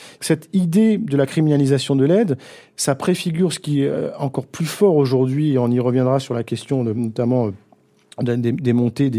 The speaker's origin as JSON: {"language": "French", "country": "France", "said": "nous, on n'est pas des exilés, des associations, on est des Français"}